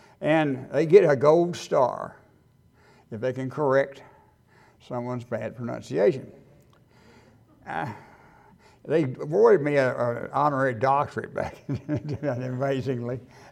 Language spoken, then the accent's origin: English; Texas, United States; I'm a Texan, and this is a disclaimer.